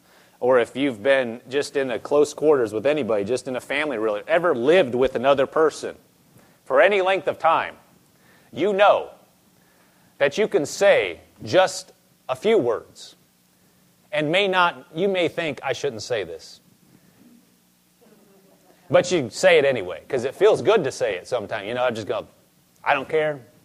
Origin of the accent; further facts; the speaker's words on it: Nebraska, United States; I am from Nebraska. There aren't like cowboys a lot in Nebraska.